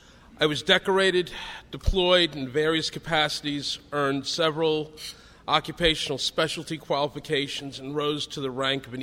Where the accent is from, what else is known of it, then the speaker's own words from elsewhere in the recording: Bronx, New York, United States; I had dreams of helping to rebuild the South Bronx, where I'd grown up, to physically restore the neighborhood